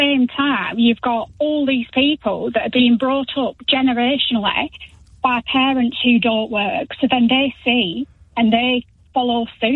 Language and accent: English; Burnley, North West England, United Kingdom; Every single place that you go into a local town, I'm from Burnley